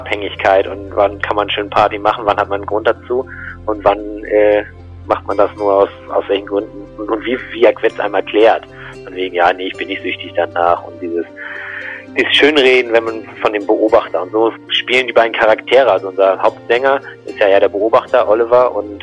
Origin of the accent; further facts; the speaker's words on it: Schleswig-Holstein, Germany; Ich bin ja auch Norddeutscher, also ganz aus Schleswig-Holstein komme ich ursprünglich.